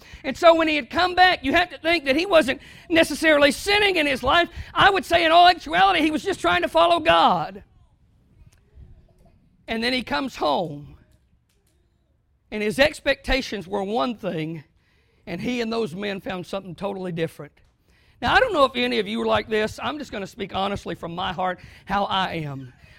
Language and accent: English; the South, United States; You know, I used to think that I came from the South and that's just something old people did.